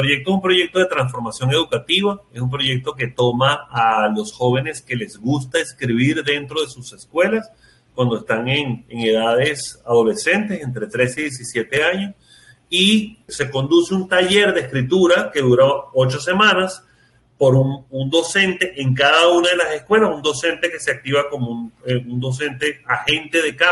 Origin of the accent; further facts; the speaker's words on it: Venezuela; moved away as an adult; now in Panama; desde una empresa de transformación educativa que fundé aquí en Panamá en el año 2015, cuando me mudé desde Venezuela, ¿no?